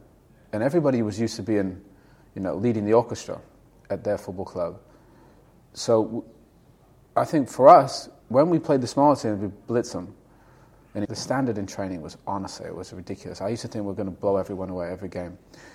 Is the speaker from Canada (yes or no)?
yes; Canada; also born or lived in Germany; So then growing up in Canada, then moving to Germany, nobody could figure out where I was from. So I was born in Canada in a British home, then became a man probably in Germany.